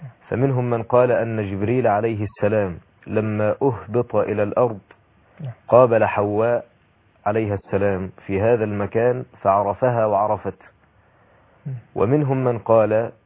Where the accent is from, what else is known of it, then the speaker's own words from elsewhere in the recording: Egypt; وأنا من مصر